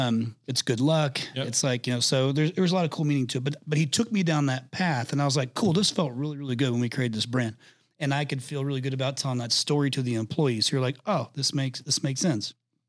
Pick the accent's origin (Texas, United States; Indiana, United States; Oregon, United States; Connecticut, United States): Indiana, United States; now in Arizona, United States; I live in Arizona. I'm from Indiana. I live in Arizona. I'm a big Arizona Cardinals fan.